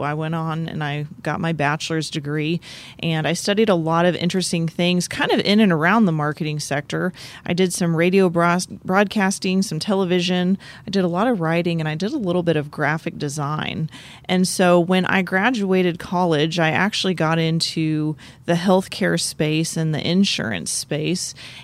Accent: Iowa, United States; accent: Midwestern; I am. I'm from the Midwest, yeah. So I still have a little bit of that Midwestern accent

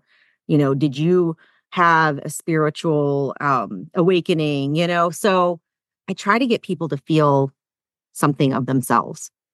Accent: the South, United States; I felt alone on an island as this brown girl growing up in the South.

